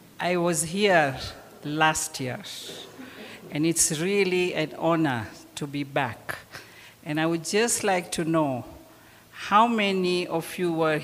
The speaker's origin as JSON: {"language": "English", "region": "Zanzibar", "country": "Tanzania", "said": "So I come from Africa, from a little island here on the east coast of Africa called Zanzibar."}